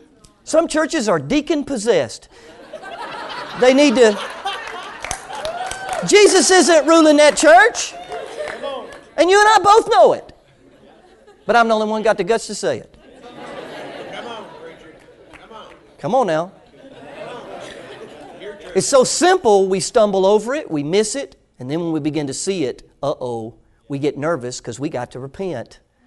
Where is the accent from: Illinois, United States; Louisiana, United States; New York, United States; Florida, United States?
Florida, United States; Orlando; I grew up in Orlando, Florida, in the orange groves. And I literally lived in the orange groves.